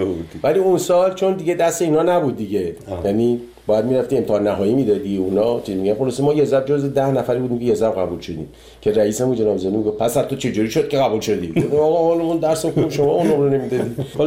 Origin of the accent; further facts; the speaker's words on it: Iran; moved away; 30 خورده سال که از ایران من اومدم بیرون